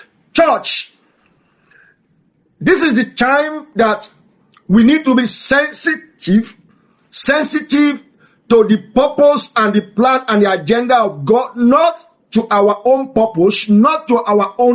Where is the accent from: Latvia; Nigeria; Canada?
Nigeria; especially in Nigeria, because I'm a Nigerian